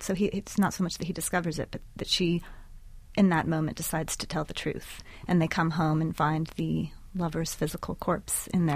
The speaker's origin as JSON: {"language": "English", "town": "Tucson", "region": "Arizona", "country": "United States", "tie": "born or raised there", "moved": "yes", "lives_now": "Lookout Mountain, United States", "said": "I live there now, have lived there for 7 years, but my hometown is actually Tucson, Arizona."}